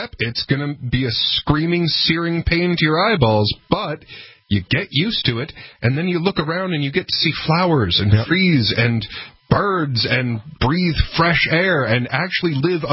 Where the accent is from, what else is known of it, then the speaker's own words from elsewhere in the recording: Denver, Colorado, United States; because, like, I came from Denver.